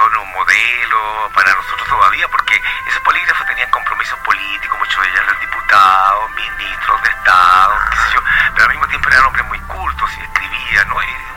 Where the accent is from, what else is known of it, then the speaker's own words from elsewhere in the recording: Ancud, Los Lagos, Chile; born there; also born or lived in Castro; Yo nací en Ancud, pero también viví en Castro y otros lugares.